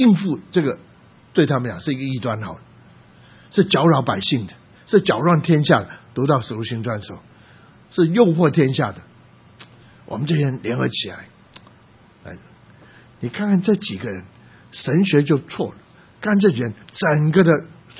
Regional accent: Guangdong, China; 用这样的话我们广东人讲话

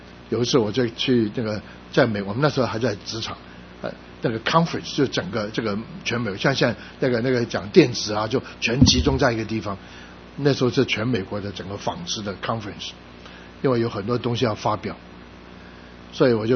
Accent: China; 他是印度人，我是中国人

